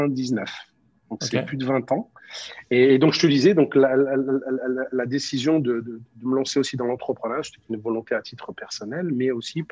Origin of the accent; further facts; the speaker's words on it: Auvergne-Rhône-Alpes, France; J'ai grandi en Auvergne, où j'ai fait mes études. J'ai fait des études scientifiques à l'université, à la faculté de sciences de Saint-Étienne. Après, je suis monté à Paris